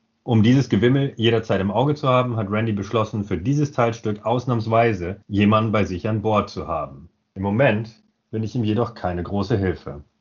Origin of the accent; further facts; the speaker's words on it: Northern Germany, Germany; wie wir bei uns in Norddeutschland sagen